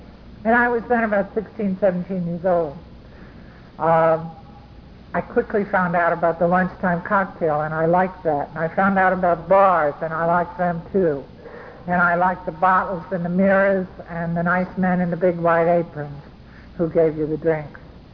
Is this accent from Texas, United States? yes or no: no; Bronx, New York, United States; born there; now in Brooklyn, United States; I do live in Brooklyn now. I was born in the Bronx. I didn't take too much of a geographical, you can see. I come from a Bronx Irish Catholic family.